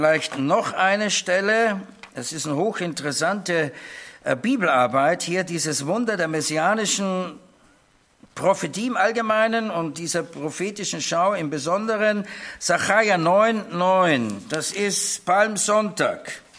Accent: Austria; now in Germany; meine Frau ist Schweizerin, ich bin Österreicher, wohnen in Deutschland

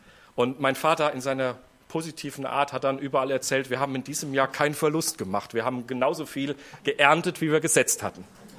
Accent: North Rhine-Westphalia, Germany; Das war im Siegerland, wo ich herkomme, eigentlich das Einzige, was so richtig gut wuchs.

